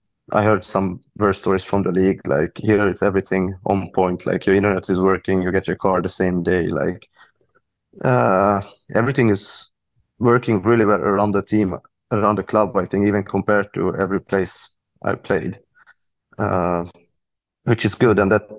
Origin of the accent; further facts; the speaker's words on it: Budapest, Hungary; English is a second language; I'm from Budapest.